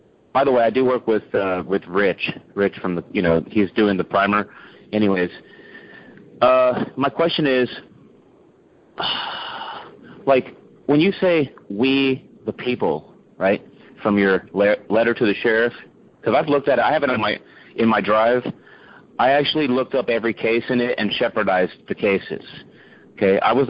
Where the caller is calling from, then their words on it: California, United States; I'm calling in from California